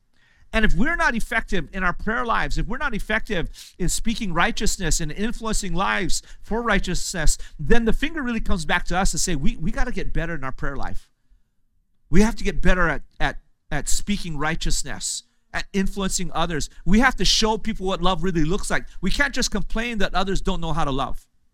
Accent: United States; maybe this is just because I come from America.

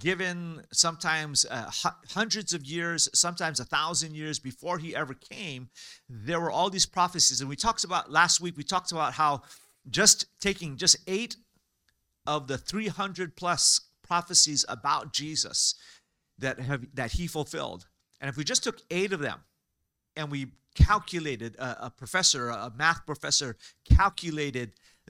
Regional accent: Hawaii, United States; growing up in Hawaii, I grew up wishing for a white Christmas.

